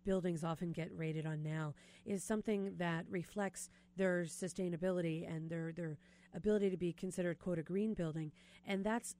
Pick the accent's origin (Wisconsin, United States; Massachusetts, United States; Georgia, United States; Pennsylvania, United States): Pennsylvania, United States; Philadelphia; is on the line from my hometown of Philadelphia